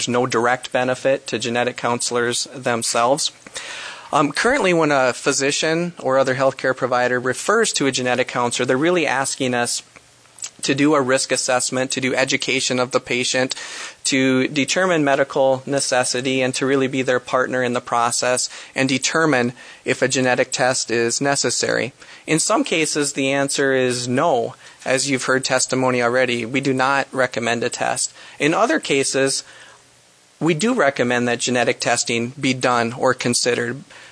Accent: Sioux Falls, South Dakota, United States; I'm from Sioux Falls and representing Augustana University today.

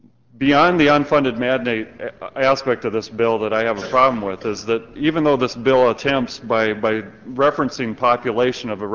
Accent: Canton, United States; I grew up in Canton. Canton's a wonderful town

